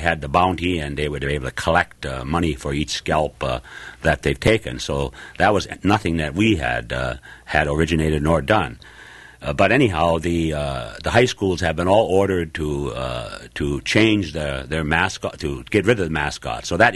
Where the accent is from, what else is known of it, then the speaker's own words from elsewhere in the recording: Minnesota, United States; I come from the White Earth Anishinaabe Nation, where the Anishinaabe reside.